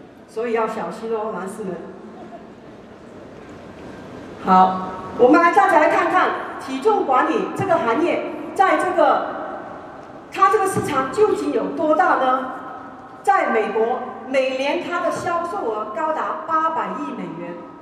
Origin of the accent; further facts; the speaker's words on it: Toronto, Ontario, Canada; 我来自加拿大多伦多。